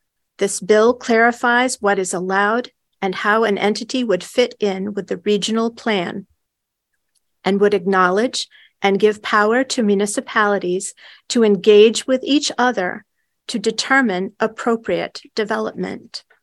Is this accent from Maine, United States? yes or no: yes; Belfast, Maine, United States; I grew up in Belfast at a time when careless disposal of industrial effluent discouraged recreational boaters from our harbor and necessitated a bath after wading at the beach of our city park.